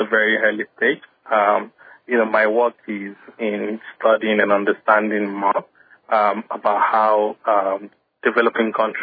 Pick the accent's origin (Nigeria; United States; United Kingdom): Nigeria; Yes, I'm from Nigeria.